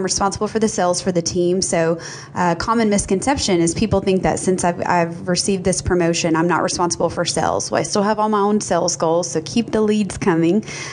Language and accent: English; West Monroe, Louisiana, United States; So in my hometown, I'm from a podunk town in Louisiana called West Monroe, Louisiana, about 4 hours from here.